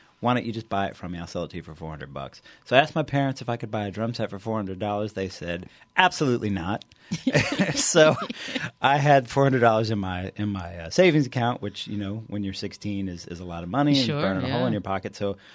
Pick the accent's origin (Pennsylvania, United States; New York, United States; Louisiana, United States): Louisiana, United States; Baton Rouge; Anyway, I grew up in Baton Rouge. My family is from Crowley and from Morgan City.